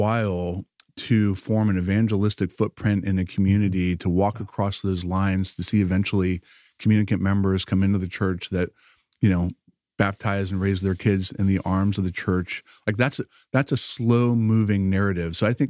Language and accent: English; the South, United States; you know, I grew up in the South.